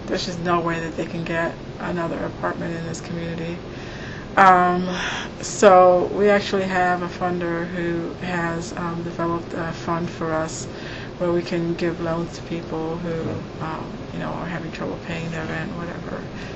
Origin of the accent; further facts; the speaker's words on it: New York City, New York, United States; I mean, I grew up in Harlem, but I haven't lived here for a very long time.